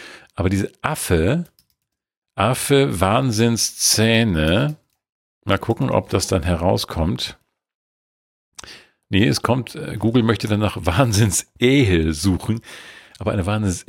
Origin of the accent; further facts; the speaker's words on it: Bavaria, Germany; Ich bin eine Bayerin. Servus, miteinander.